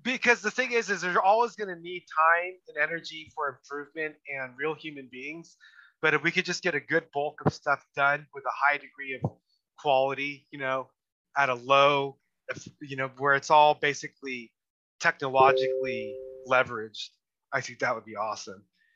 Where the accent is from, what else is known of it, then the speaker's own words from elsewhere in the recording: England, United Kingdom; And I'm English making a video so today, a dual purpose video.